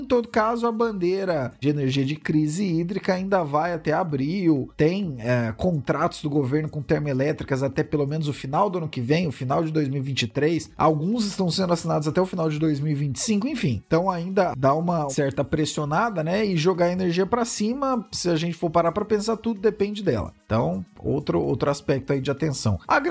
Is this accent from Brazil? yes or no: yes; Brazil; como brasileiros, sabemos como um pouquinho a mais de inflação afeta o todo ao longo do tempo.